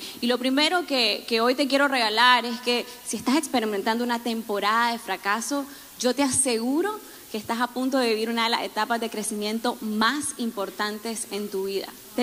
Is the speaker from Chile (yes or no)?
no; Nicaragua; now in United States; soy nicaragüense, radicada acá en los Estados Unidos hace 12 años.